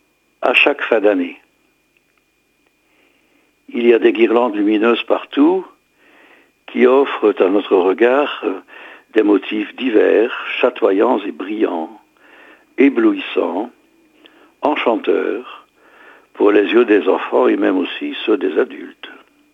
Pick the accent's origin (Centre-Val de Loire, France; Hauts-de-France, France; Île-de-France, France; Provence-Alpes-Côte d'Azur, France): Hauts-de-France, France; la coquille, comme on dit chez nous dans le Nord.